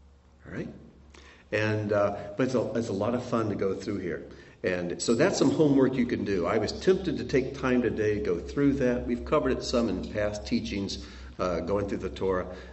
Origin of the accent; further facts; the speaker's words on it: United States; I'm raised in the 20th and 21st century in the United States of America as an English speaker.